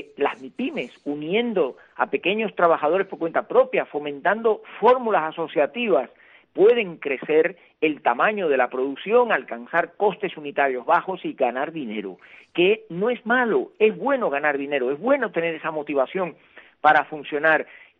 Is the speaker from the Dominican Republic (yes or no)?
no; Mayabeque, Cuba; born there; en la zona de Mayabeque, muy cerca de donde yo nací en Cuba